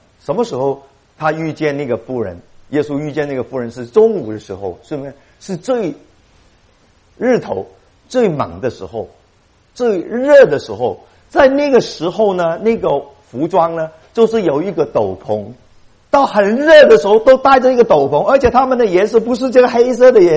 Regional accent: Guangdong, China; 我们中国人都差不多，特别是我们广东人。

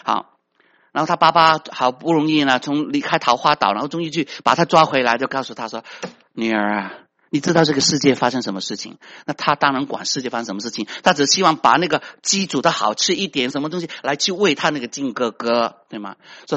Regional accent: China; now in United States; 说原来我们中国人是 very individualism

